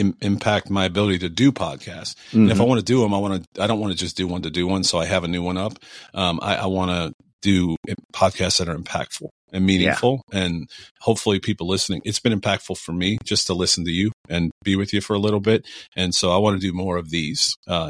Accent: Cleveland, Ohio, United States; especially I'm from Cleveland. You know that. I got my 216.

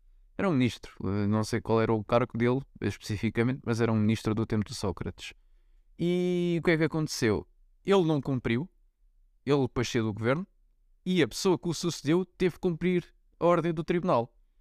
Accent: Portugal; Mas é que eu fico, eu enquanto português, fico bastante preocupado com as instituições.

